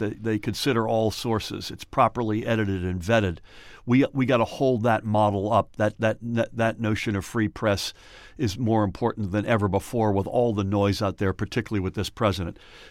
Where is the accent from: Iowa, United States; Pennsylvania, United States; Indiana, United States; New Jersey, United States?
New Jersey, United States; Middletown; Middletown, of course, as you know, is my hometown